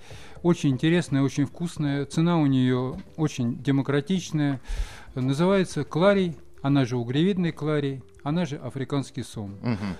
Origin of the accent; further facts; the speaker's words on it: Moscow, Russia; Дело в том, что вообще-то мы москвичи, люди достаточно далекие от сельского хозяйства